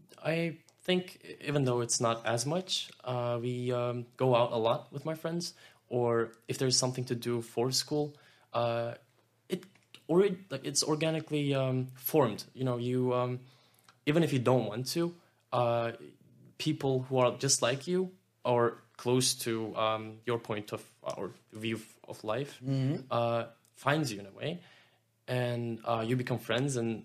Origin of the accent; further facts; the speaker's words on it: Turkey; English is a second language; moved away as an adult; now in Netherlands; I am from Turkey. I've never actually studied university in Turkey, but pretty much almost all my friends are right